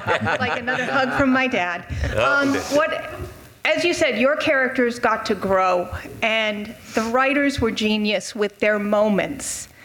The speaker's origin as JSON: {"language": "English", "region": "Florida", "country": "United States", "said": "I came here from Florida."}